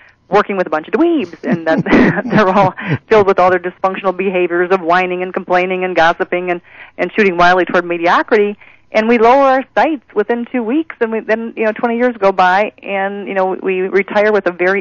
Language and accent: English; Wisconsin, United States; I grew up in Wisconsin on a dairy farm, and it was a small town, and there were only two religions.